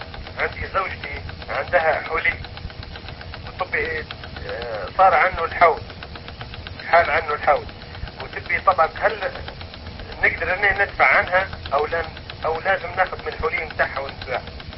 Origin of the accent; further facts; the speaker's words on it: Libya; ما هو احنا مشكلة في بلدنا انا من ليبيا